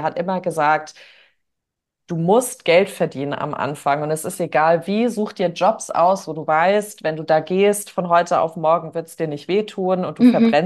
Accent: Bad Soden, Hesse, Germany; Da habe ich in so einem Schmuckladen bei uns in Bad Soden in der Nähe von Frankfurt gearbeitet

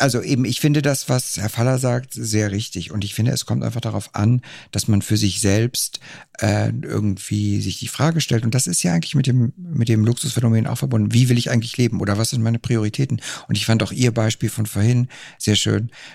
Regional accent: Switzerland; ich komme aus der Schweiz.

